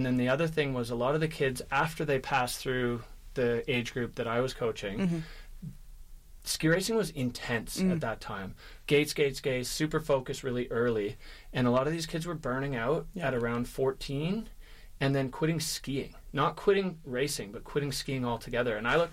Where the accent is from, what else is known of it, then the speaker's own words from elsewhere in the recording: Edmonton, Alberta, Canada; moved away as an adult; now in Whistler, Canada; I grew up in Edmonton, in Alberta.